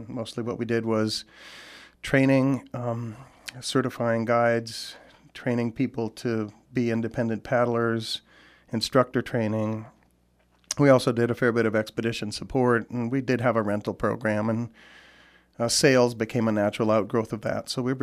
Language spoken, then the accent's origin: English; Puerto Rico; moved away as an adult; also born or lived in Illinois / Oregon; now in Alaska, United States; Well, I was born in Illinois, but grew up in Puerto Rico. And I went to college in Oregon and stayed there working for 7 or 8 years after college.